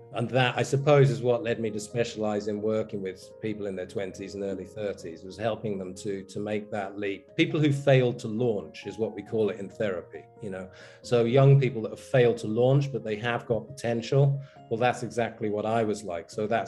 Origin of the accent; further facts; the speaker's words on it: England, United Kingdom; I was brought up in England in a single parent family. We were Catholic to boot.